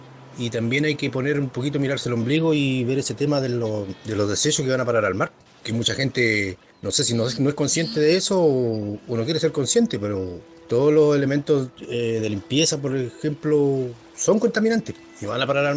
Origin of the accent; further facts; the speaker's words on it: Ancud, Los Lagos, Chile; vivo y soy de acá de Ancud, en Chiloé, y toda mi vida he estado ligado al mar. Siempre cercano a la costa.